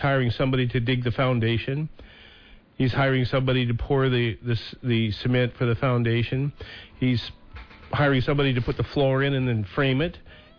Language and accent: English; Montana, United States; When I grew up there in Montana on my grandparents' farm, there were no ag loans.